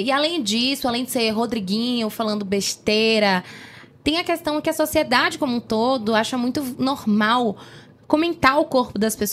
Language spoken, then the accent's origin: Portuguese; Salvador, Bahia, Brazil; also born or lived in Recife; Eu nasci no Recife, fui criada em Salvador.